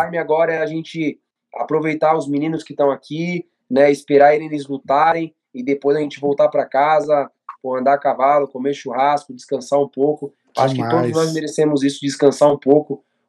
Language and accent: Portuguese; Brazil; Nós que somos brasileiros, é nosso.